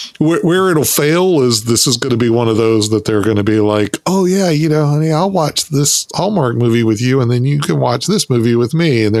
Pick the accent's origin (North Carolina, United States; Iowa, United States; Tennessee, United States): North Carolina, United States; We're all from North Carolina.